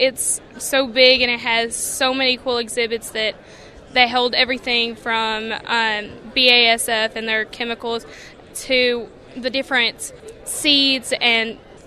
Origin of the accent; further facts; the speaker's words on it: Boston, Kentucky, United States; I'm from Boston, Kentucky.